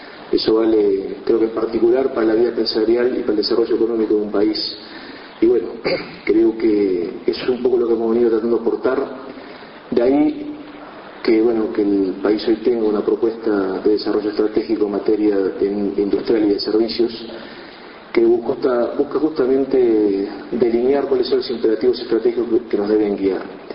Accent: Uruguay; como para que como uruguayos hagamos el esfuerzo

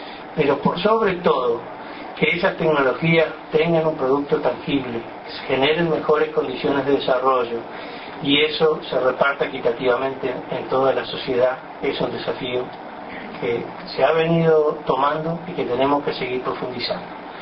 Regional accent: Uruguay; tenemos como uruguayos que somos de llegar a acuerdos

